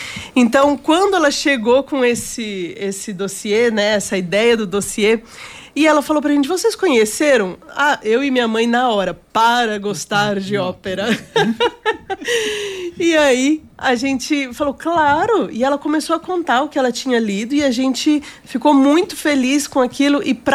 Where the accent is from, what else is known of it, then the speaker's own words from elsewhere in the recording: Londrina, Paraná, Brazil; eu sou londrinense